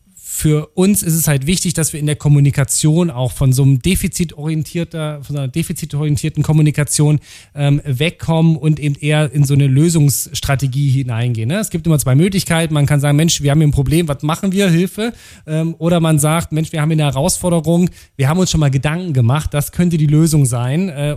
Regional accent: Saxony-Anhalt, Germany; moved away as an adult; now in Rhineland, Germany; Ich bin tatsächlich 2003 aus meiner Heimat von Sachsen-Anhalt ins Rheinland gezogen

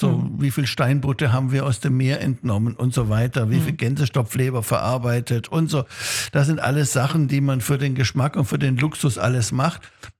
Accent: Baden-Württemberg, Germany; Und ich bin Schwabe.

